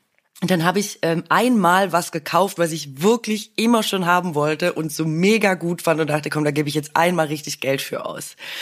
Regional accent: Swabia, Germany; aber ich bin ja Schwäbin, ne?

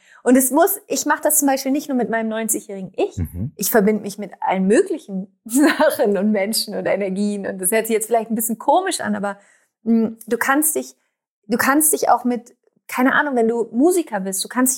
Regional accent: Minden, North Rhine-Westphalia, Germany; Minden, represent.

